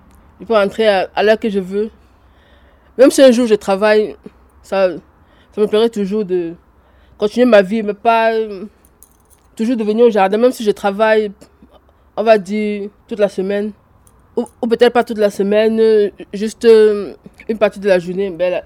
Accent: Cameroon; now in Montauban, France; avant, je vivais dans mon pays natal, le Cameroun, avec mon papa qui est décédé.

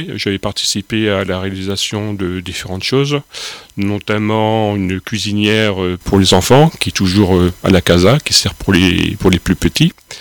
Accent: Hauts-de-France, France; also born or lived in Guadeloupe; Avant, j'habitais aussi pendant plusieurs années en Guadeloupe. Mais je suis originaire du Nord, mon père est mineur, tous mes oncles, toute ma famille vont travailler plus ou moins dans les mines.

